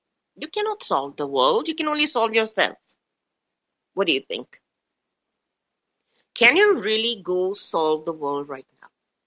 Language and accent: English; India; English is a second language; And you know, I'm an Indian and Indians tend to talk fast.